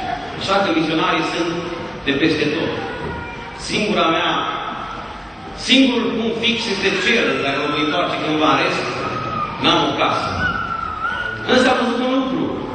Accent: Arad, Arad County, Romania; also born or lived in Timișoara / București; now in Maramureș, Romania; Spunea fratele că sunt din Arad. Nu știu cum trebuie să mă identific. Por sânge moldovean în mine. … Am trăit în Arad. Am fost câțiva ani în Timișoara.

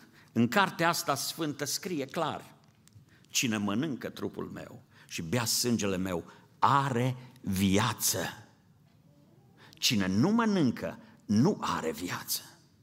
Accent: Transylvania, Romania; m-am dus acasă în satul meu transilvan, pe Valea Someșului

